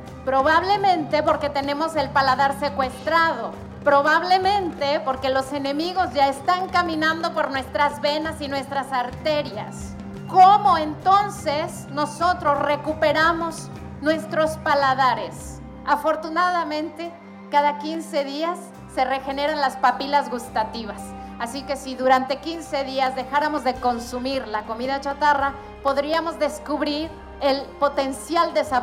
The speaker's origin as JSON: {"language": "Spanish", "country": "Mexico"}